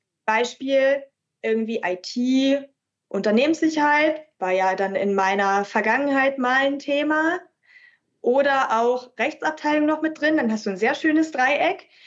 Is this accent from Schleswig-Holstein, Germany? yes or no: yes; Kiel, Schleswig-Holstein, Germany; Ich komme aus Kiel. So, wir sagen zu einem Wischmopp Feudel.